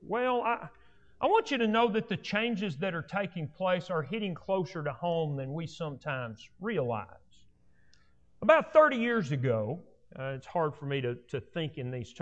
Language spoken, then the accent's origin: English; Slaton, Texas, United States; I grew up in West Texas, outside of Lubbock. Most of my youth was spent in Slayton. We could get up and ride across town on our bicycles, and if Mom didn't know where we were, that was okay.